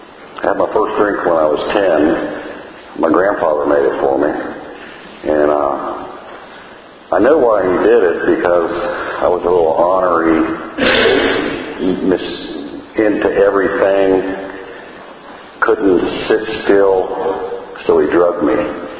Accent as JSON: {"language": "English", "town": "Tampa", "region": "Florida", "country": "United States", "tie": "born there", "said": "So I was born in Tampa."}